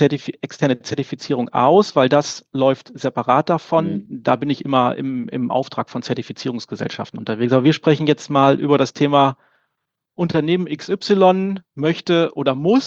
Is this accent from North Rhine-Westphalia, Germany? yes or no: yes; Winterberg, North Rhine-Westphalia, Germany; komme aus Winterberg im Sauerland